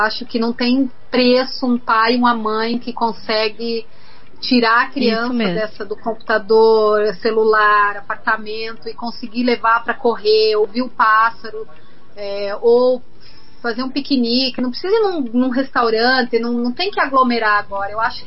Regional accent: Paraná, Brazil; tem a região do Vale do Ivaí, que é de onde eu vim

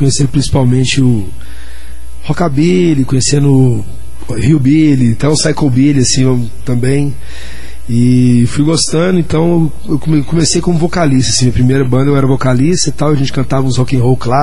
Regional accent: Uberlândia, Minas Gerais, Brazil; now in Berlin, Germany; sou de Uberlândia, Minas Gerais, mas atualmente moro em Berlim, Alemanha.

